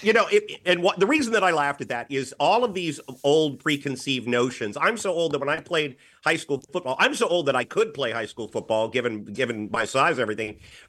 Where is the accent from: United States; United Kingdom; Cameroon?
United States; Quantico, Virginia; I grew up near Quantico, Virginia, right outside of Washington, D.C. as well. So I know it well.